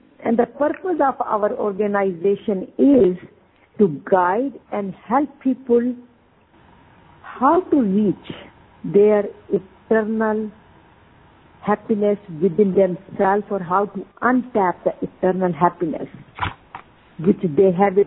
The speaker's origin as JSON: {"language": "English", "country": "India", "moved": "yes", "lives_now": "United States", "said": "I am originally from India and have been living in USA for last 43 years."}